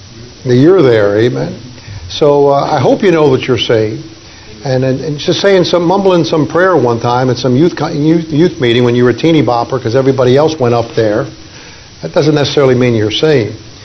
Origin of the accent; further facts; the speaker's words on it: New York City, New York, United States; He's in the Marines, but I grew up in New York City.